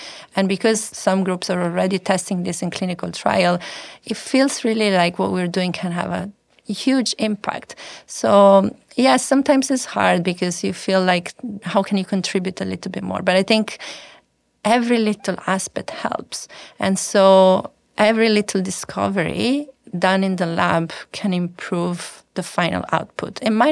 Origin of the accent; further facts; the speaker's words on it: Italy; English is a second language; So it really gave me this amazing opportunity to realize, I'm coming from Italy. Everybody knows Italy, but it's just a small country in the world, if you think about it.